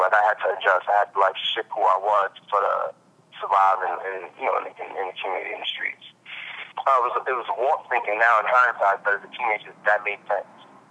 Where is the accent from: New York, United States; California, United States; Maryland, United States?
New York, United States; Brooklyn; I'm from Crown Heights. Originally, was from Ocean Avenue.